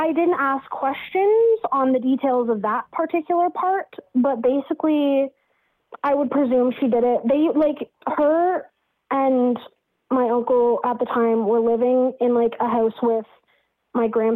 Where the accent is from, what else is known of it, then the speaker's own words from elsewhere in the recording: Toronto, Ontario, Canada; we're from Toronto